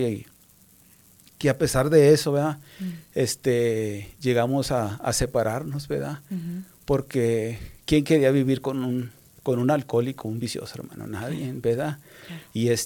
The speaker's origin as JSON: {"language": "Spanish", "town": "Nuevo Laredo", "region": "Tamaulipas", "country": "Mexico", "tie": "born or raised there", "also_born_or_lived": "Tierra Blanca, Durango", "said": "Yo soy nacido en un pueblito chico allá, se llama Tierra Blanca, Rudo Durango, pero después de un año ahí nacido, mis padres decidieron moverse a Nuevo Laredo, Tamaulipas, la frontera de Laredo, Texas."}